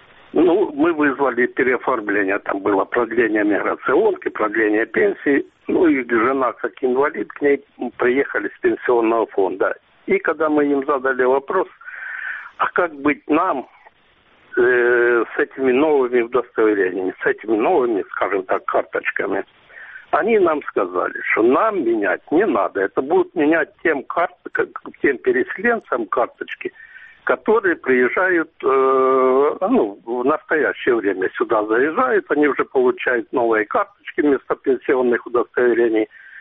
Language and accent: Russian; Luhansk, Luhansk Oblast, Ukraine; moved away; Я ВПЛ. Уехал с Луганска в сентябре 2014 года. Ни разу после того я в Луганске не был. Жил вначале под Полтавой, потом переехал в Северодонецк.